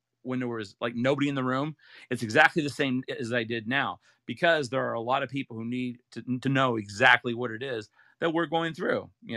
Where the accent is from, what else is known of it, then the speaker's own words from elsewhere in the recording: Ohio, United States; also born or lived in Utah; I grew up in Ohio and went to college, you know, Brigham Young University, and never, and that's in Utah.